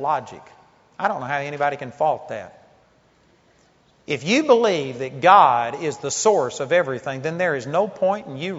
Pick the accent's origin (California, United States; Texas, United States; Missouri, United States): Texas, United States; Arlington; I grew up in Arlington, Texas, but I was in Nacogdoches, Texas